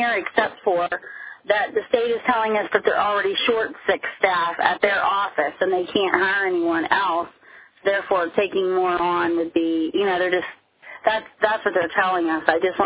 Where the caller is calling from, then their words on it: Pennsylvania, United States; I'm calling from Pennsylvania.